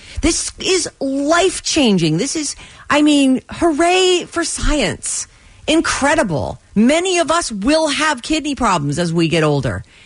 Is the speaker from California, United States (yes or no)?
no; Pawtucket, Rhode Island, United States; born there; I wasn't. I was born in Pawtucket.